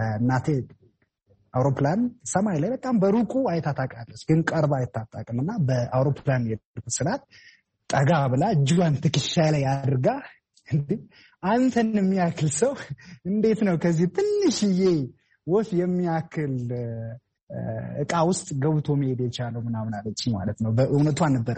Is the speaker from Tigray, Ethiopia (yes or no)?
no; Amhara, Ethiopia; ያደኩት በሰሜን ማውንቴን በሰሜን ተራራዎች ብሔራዊ ፓርክ ውስጥ ነው። ራስ ዳሽን አካባቢ ማለት ነው። ወደ ጎንደር ጋ በልጅነቴ በጎች እየጠበኩ ከበጎች ጋር እየተጫወቱ በጫካ ላይ ዋሻ ውስጥ ያደርኩ ነው ያደኩት።